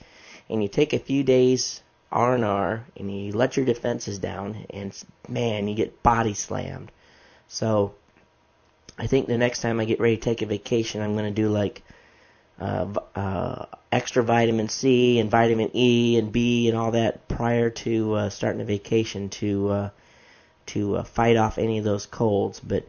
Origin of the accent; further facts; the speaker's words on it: Michigan, United States; it reminds me of a time when I was growing up in Michigan.